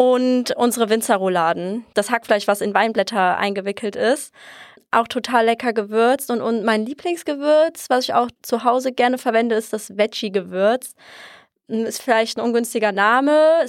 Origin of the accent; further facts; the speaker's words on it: Walluf, Hesse, Germany; Ich bin hier geboren in Walluf, also ich lebe schon immer hier. Ich kenne das eigentlich fast gar nicht anders.